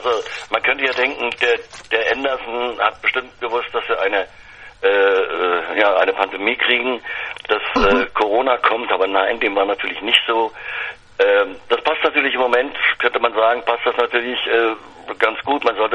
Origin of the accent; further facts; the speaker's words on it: Eschwege, Hesse, Germany; Ja, klar, habe ich gemacht hier in meiner Heimatstadt Eschwege.